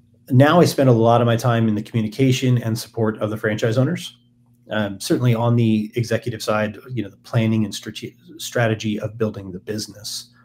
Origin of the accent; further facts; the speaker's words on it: Washington, United States; So we grew up in Washington State, just north of Seattle.